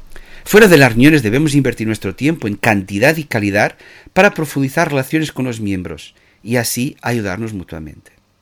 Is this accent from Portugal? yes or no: yes; Portugal; Spanish is a second language; now in Spain; yo soy portugués. Y así que a lo largo del tiempo, mucha gente aquí en España me pica